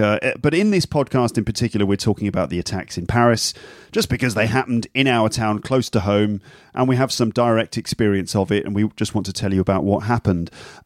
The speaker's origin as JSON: {"language": "English", "region": "England", "country": "United Kingdom", "said": "Because I'm English."}